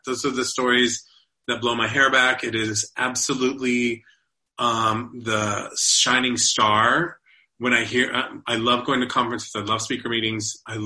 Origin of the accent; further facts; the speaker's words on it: Texas, United States; We're from Texas. We can eat our feelings.